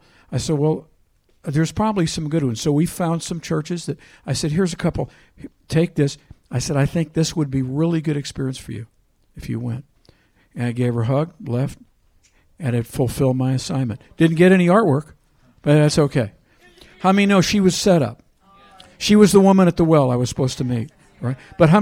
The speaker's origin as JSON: {"language": "English", "town": "New Orleans", "region": "Louisiana", "country": "United States", "said": "well, you know, we're from New Orleans, and we're over here. We like to come here every so often."}